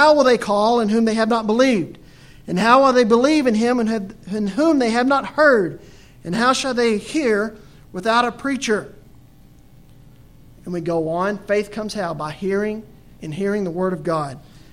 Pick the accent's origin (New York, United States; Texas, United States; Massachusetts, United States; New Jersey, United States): Texas, United States; I remember growing up in West Texas, it's cotton farming.